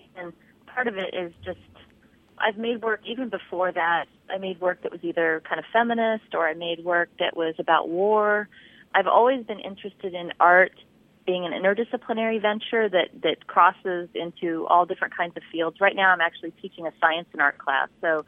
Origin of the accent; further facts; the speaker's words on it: California, United States; now in Florida, United States; I mean, I grew up in California. There were water issues there. And now I'm in Florida.